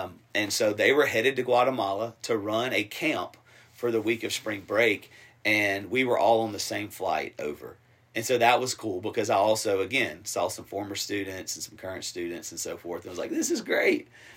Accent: Alabama, United States; also born or lived in Columbus, United States / Phenix City, United States; But I grew up in South Alabama and then Columbus, Georgia, Phenix City, Alabama area.

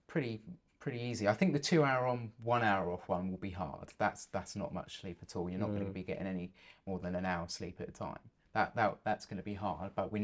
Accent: East of England, United Kingdom; We are from Essex, though, so it's

